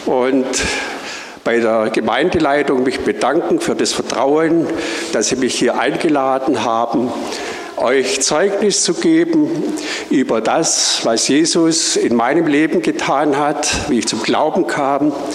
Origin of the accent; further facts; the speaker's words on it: Schönaich, Baden-Württemberg, Germany; born there; Ich wurde 1953 in Schöneich geboren. Meine Eltern, die stammen aus Ungarn, Deutsch-Ungarn. Mein Ur-Ur-Ur-Opa, der stammt aus dem Schwarzwald